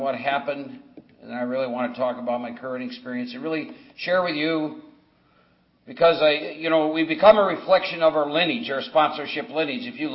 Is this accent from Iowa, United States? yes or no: yes; Humboldt, Iowa, United States; I was born and raised in Humboldt, Iowa. It's right out of a movie.